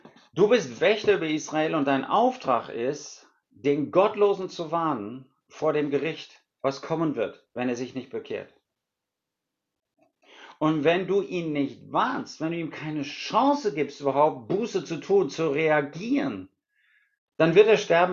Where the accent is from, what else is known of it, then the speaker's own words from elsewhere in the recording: Rhineland-Palatinate, Germany; Wir kommen ja aus Rheinland-Pfalz, das ist ein Burgenland.